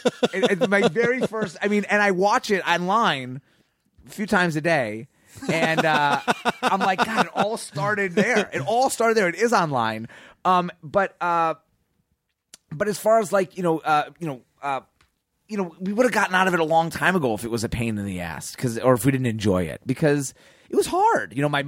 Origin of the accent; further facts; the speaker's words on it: Chicago, Illinois, United States; I grew up in Chicago.